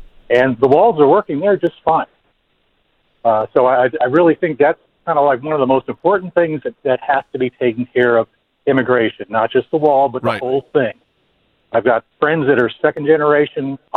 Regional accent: Imperial Beach, California, United States; I grew up in Imperial Beach, California

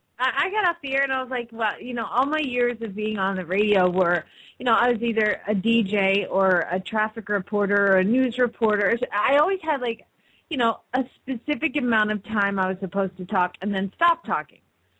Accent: Phoenix, Arizona, United States; from Phoenix, Arizona

